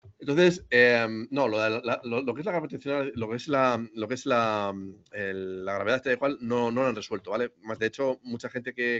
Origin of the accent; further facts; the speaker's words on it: Bermeo, Basque Country, Spain; now in Madrid, Spain; yo soy de puerto pesquero, soy de Bermeo, ¿vale? Soy vasco, obviamente. Y te digo que yo viviendo aquí al sur de Madrid, en el pueblo que vivo